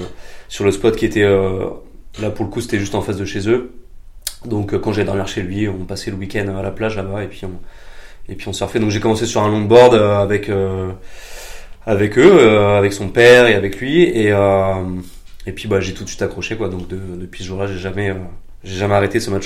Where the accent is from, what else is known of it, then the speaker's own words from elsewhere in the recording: La Rochelle, Nouvelle-Aquitaine, France; j'ai grandi à La Rochelle, donc si tu veux, c'est quand même. C'est quand même un environnement nautique, tu vois.